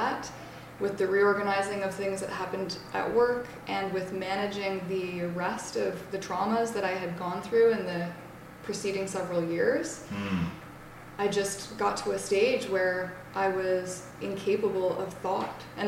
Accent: North Bay, Ontario, Canada; Yeah, so I'm from the North Bay area, originally.

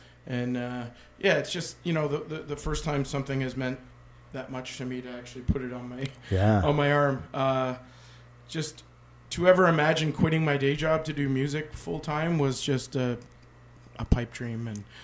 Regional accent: Mississauga, Ontario, Canada; also born or lived in Acton; now in Rockwood, Canada; I was born and raised in Mississauga.

